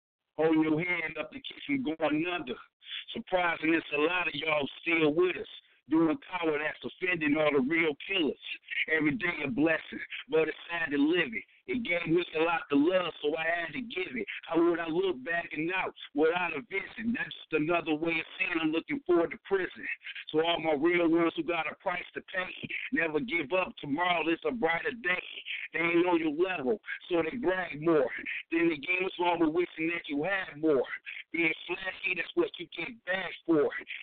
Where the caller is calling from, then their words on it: Detroit, Michigan, United States; Yeah, I'm representing from Detroit, 313, the Boom Boom Room.